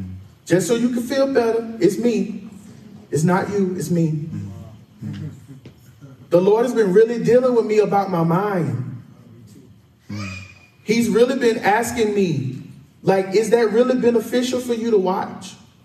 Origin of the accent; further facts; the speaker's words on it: United States; It made me embarrassed as an American.